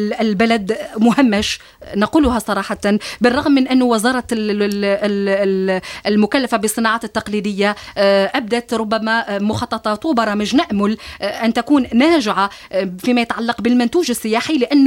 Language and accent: Arabic; Algeria; تحسب يعني علينا نحن كجزائريين